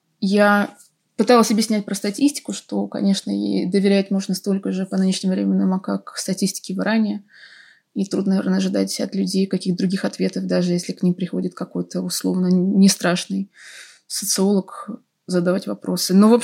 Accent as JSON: {"language": "Russian", "region": "Moscow", "country": "Russia", "said": "всем, в общем-то, говорила, что «Привет … из Москвы»."}